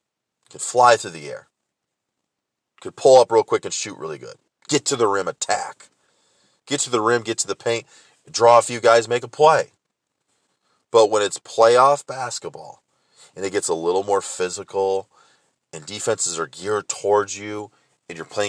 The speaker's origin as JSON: {"language": "English", "region": "Michigan", "country": "United States", "said": "I'm from Michigan, and I love that."}